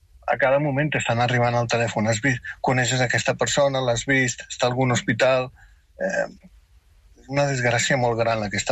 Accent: Catalonia, Spain; born there; accent: South American; also born or lived in Venezuela; tinc un accent sud-americà. Me dono igual, jo m'estimo molt Catalunya, és la meva terra, és on vaig néixer, i m'estimo moltíssim Venezuela perquè és la terra que m'ho va donar tot.

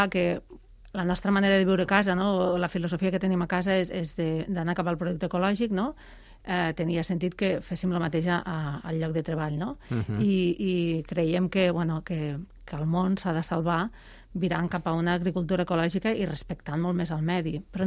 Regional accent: Batea, Catalonia, Spain; Jo vaig marxar uns anys de Batea, però sóc filla de Batea, nascuda i crescuda a Batea, i sempre explico que … sinó que és el cognom de molta gent del poble de Batea

